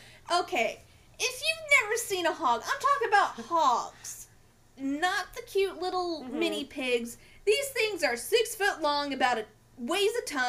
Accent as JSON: {"language": "English", "region": "Missouri", "country": "United States", "said": "I'm from Missouri. I don't know how to say this."}